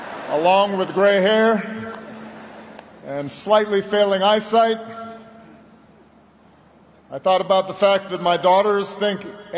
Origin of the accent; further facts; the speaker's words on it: Hawaii, United States; born there; I was born in Hawaii.